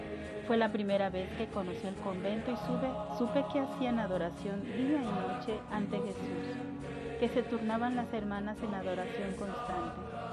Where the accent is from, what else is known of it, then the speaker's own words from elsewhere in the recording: San Andrés Xecul, Totonicapán, Guatemala; first language K'iche'; Spanish is a second language; es la aldea de Palomora de San Andrés Xecul del departamento de Totonicapán, Guatemala. En mi país, Guatemala, se hablan 22 idiomas y mi idioma materno es el quiché.